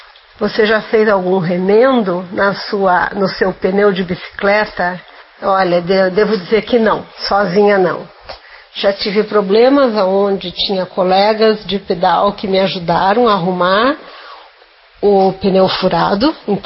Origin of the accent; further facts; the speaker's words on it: São Paulo, Brazil; morava em São Paulo, eu sou paulista